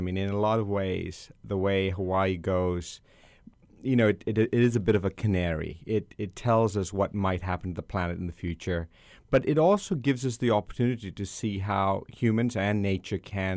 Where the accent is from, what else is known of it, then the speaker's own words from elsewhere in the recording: Sri Lanka; I come originally from Sri Lanka, so I understand sort of island living.